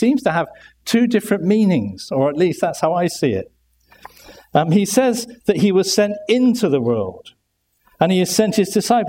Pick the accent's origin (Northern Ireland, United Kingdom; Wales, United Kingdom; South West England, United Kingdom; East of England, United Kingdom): South West England, United Kingdom; Bristol; accent: Bristolian; And probably with my Bristolian accent, it sounds a bit different from the way they say it up here.